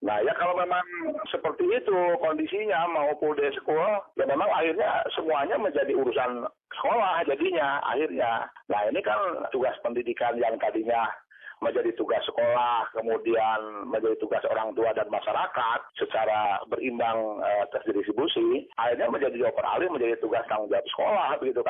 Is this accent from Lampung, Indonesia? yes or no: yes; Lampung, Indonesia; Misalnya di daerah saya di Lampung begitu kan ya.